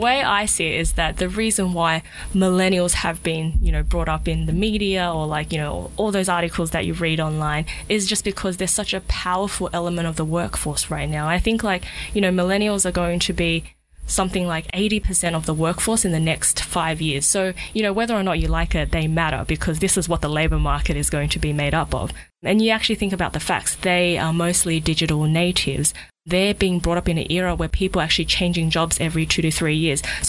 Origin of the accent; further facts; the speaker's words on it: Australia; now in Singapore; see family that I wasn't able to connect with growing up in Australia